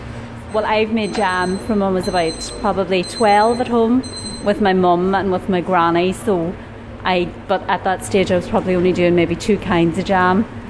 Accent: Poland; English is a second language; moved away as an adult; so I'm from Poland, coming here for island work

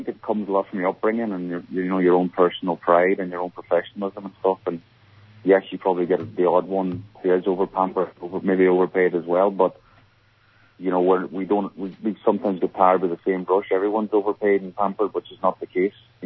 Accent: Lifford, County Donegal, Ireland; Obviously, the Gaelic football growing up in Lifford

